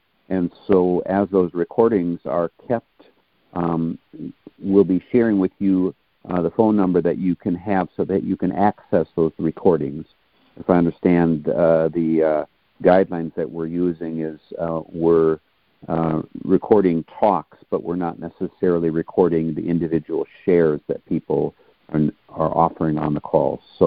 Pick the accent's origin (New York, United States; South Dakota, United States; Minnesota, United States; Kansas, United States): Minnesota, United States; So Dorita is from Ohio, and I'm from Minnesota.